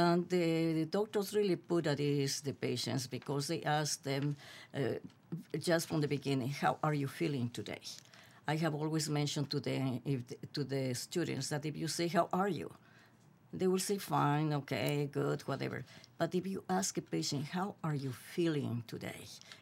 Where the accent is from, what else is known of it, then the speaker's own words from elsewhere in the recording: Quito, Pichincha, Ecuador; English is a second language; now in United States; Yes. I was born and raised in Quito, Ecuador.